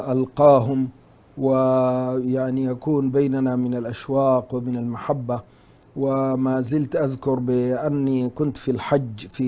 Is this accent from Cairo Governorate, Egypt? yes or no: yes; Cairo, Cairo Governorate, Egypt; born there; كوني من مواليد القاهرة